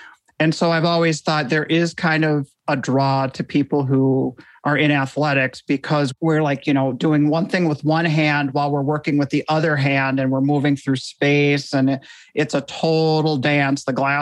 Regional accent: Iowa, United States; also born or lived in Minneapolis; I grew up, I was born and raised in Iowa and moved to Minneapolis, and I'm in Western Wisconsin now.

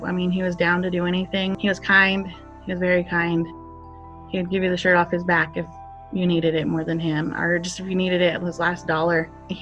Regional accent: Bishop, California, United States; I'm from Bishop, California, and I am the sister of an addict, Eugene.

